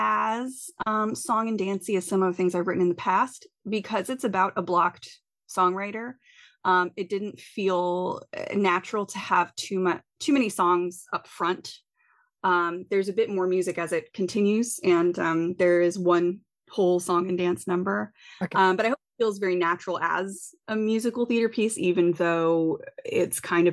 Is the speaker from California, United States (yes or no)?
no; Connecticut, United States; Well, I grew up in Connecticut, USA. I had a lot of family members who enjoyed theater.